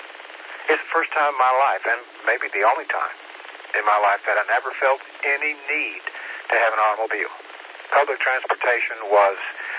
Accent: Tennessee, United States; I grew up in Tennessee, and, you know, in the hollows and ridgelines of Tennessee. So I'd never been in a place like that.

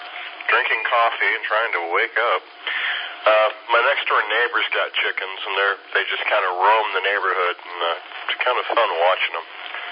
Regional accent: Detroit, Michigan, United States; now in Campobello, United States; But I'm originally from the Detroit area and moved down here to South Carolina about 15 years ago.

